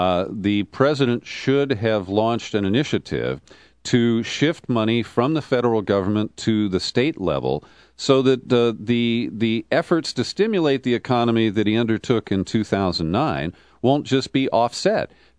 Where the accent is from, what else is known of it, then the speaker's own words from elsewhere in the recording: Cincinnati, Ohio, United States; now in California, United States; Well, in my own, I grew up in Cincinnati, and our public library, the interior was decorated by artists who had been employed by the WPA.